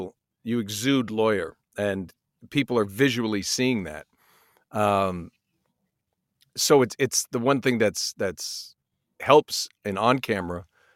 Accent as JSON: {"language": "English", "region": "Massachusetts", "country": "United States", "tie": "born or raised there", "said": "I grew up near Boston, which is kind of the bastard cousin."}